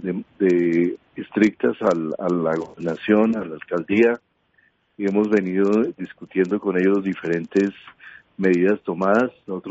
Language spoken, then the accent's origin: Spanish; Colombia; y haré la cola como cualquier colombiano.